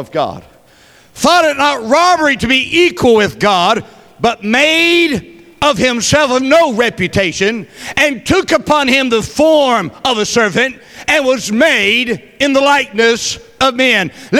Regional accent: Chattanooga, Tennessee, United States; born there; I was born in Chattanooga, Tennessee.

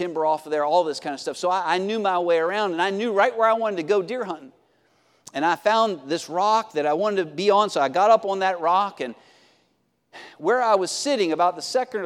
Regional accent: Pennsylvania, United States; I grew up in Pennsylvania, and hunting was a big thing.

